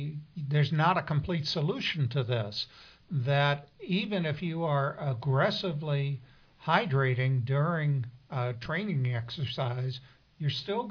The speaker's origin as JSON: {"language": "English", "town": "Portland", "region": "Oregon", "country": "United States", "said": "I'm from Portland, Oregon."}